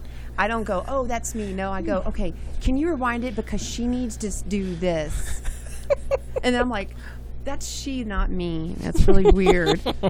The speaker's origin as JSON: {"language": "English", "town": "Devine", "region": "Texas", "country": "United States", "tie": "born or raised there", "said": "Well, growing up in Texas and Devine, everyone there has been so supportive."}